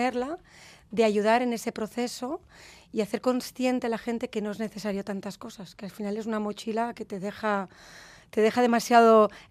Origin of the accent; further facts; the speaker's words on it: Catalonia, Spain; soy catalana, pero no me salió esa vena catalana en ese momento. Debe ser que mi madre es maña y me salió por ahí la vena maña.